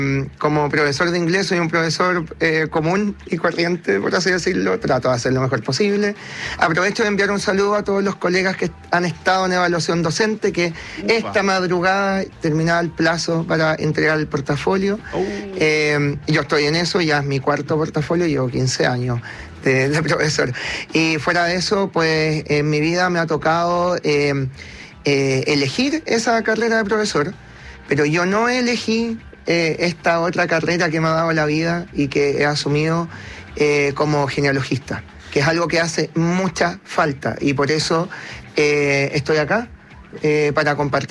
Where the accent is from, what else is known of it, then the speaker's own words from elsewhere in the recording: Chillán, Ñuble, Chile; Fui allá en Chillán, que yo soy de Chillán